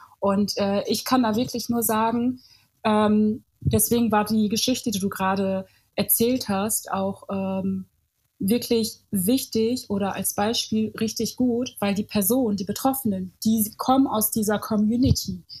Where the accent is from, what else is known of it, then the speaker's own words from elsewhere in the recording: Côte d’Ivoire; ich als kleines Mädchen in der Elfenbeinküste habe mir ja auch nie Gedanken drüber gemacht, ach Mensch, vielleicht gehst du nicht in die Schule oder so.